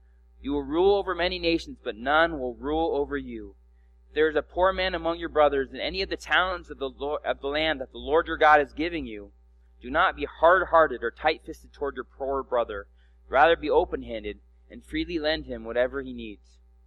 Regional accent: Oregon, United States; I grew up in Oregon. My family had stable jobs, and I never was in want, ever.

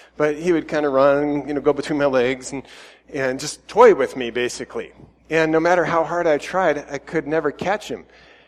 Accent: Iowa, United States; now in El Paso, United States; I grew up in Iowa, and that was just kind of part of life in Iowa.

